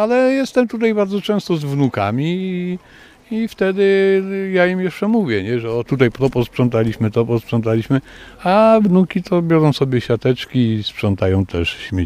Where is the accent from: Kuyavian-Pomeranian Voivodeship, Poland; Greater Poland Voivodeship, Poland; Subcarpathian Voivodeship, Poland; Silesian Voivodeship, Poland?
Greater Poland Voivodeship, Poland; Kalisz; Kaliszanin od urodzenia z krwi i kości.